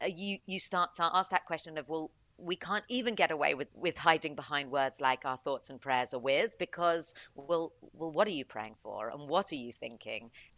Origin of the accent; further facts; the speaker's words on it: United Kingdom; as British Jews that come together in such a kind of extreme of diversity in so many different ways